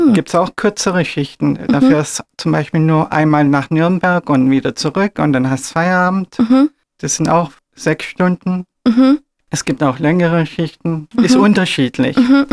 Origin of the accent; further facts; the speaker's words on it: Turkey; German is a second language; Ich komme ja aus der Türkei und türkische Gerichte mag ich sehr gern.